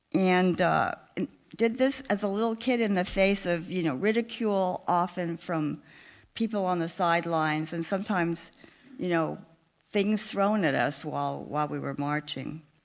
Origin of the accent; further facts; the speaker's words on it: Compton, California, United States; while growing up in Compton, which I assume a lot of you now have heard of it from the well-publicized movie, etc. Although when I attended there, it was wonderfully integrated high school